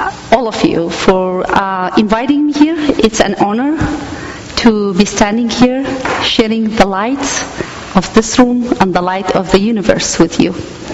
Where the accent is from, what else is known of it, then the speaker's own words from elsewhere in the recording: Erbil, Kurdistan Region, Iraq; I came from Iraq, from the northern part of Iraq, city called Erbil, from a Kurdish mother and an Arab father.